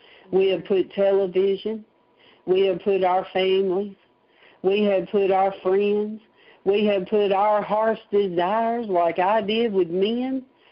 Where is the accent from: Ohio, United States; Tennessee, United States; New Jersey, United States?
Tennessee, United States; Nashville; yes, I say it with an R because I'm from Nashville.